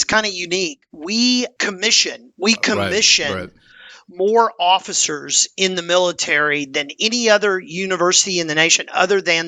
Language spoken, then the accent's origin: English; Nacogdoches, Texas, United States; born there; as you mentioned, I was born in East Texas, a little town called Nacogdoches. It's actually the oldest town in Texas.